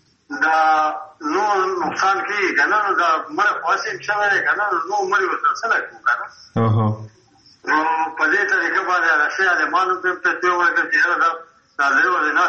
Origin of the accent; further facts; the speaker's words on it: Mardan, Khyber Pakhtunkhwa, Pakistan; now in Peshawar, Pakistan; زه په پېښور کښې بېشته یم او زه چې مردان ته تلم خپل کلي ته